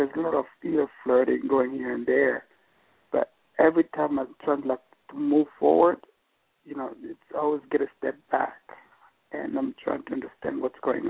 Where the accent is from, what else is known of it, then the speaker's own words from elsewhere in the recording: New York, United States; I'm from New York.